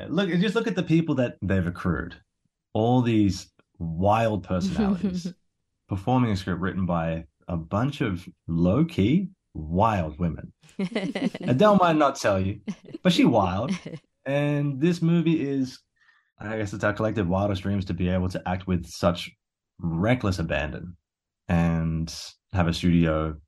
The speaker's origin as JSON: {"language": "English", "country": "Australia", "said": "I'm Australian, I walk barefoot everywhere."}